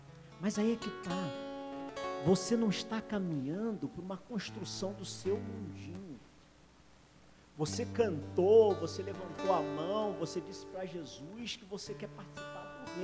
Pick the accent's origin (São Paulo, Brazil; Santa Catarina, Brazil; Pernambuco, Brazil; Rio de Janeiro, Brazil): Rio de Janeiro, Brazil